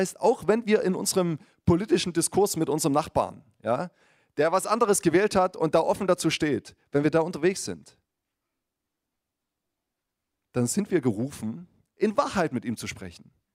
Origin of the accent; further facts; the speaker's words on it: Saxony, Germany; ich komme ursprünglich aus Sachsen, aus dem Erzgebirge